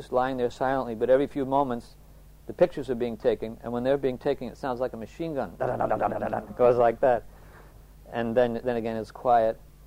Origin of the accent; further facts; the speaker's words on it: New York City, New York, United States; I remember the dogs were bigger than me when I grew up in Queens, New York City. It was a very working class, urban, congested neighborhood.